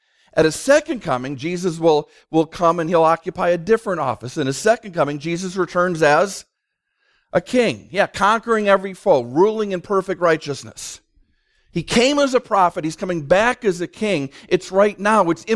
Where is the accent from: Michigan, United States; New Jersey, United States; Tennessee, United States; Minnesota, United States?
Minnesota, United States; St. Paul; I grew up in St. Paul. I attended St. Joe's Church on the west side, part of the Archdiocese of St. Paul